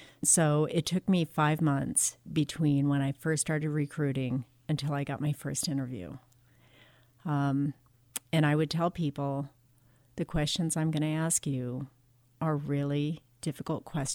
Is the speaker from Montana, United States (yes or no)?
yes; Montana, United States; When I grew up here in Montana, I was surprised to find that there were other people like me, other Indians who had been placed into white families.